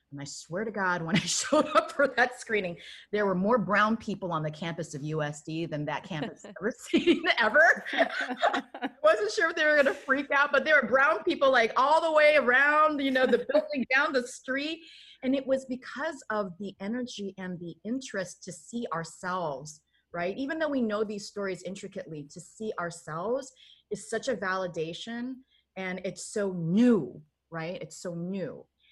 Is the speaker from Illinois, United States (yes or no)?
yes; Chicago, Illinois, United States; English is a second language; also born or lived in Korea; So I was born in 1970 in Korea and grew up in Chicago in the Midwest.